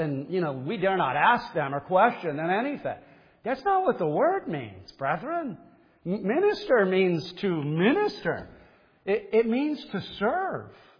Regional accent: United States; I see it because I'm an American, but in America, we don't use the word minister.

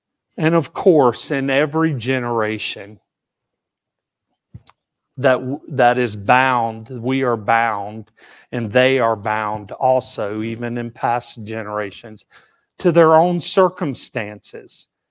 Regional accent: Tallahassee, Florida, United States; Because we were in Texas. We were in Fort Worth and living. And I said, I grew up in Tallahassee.

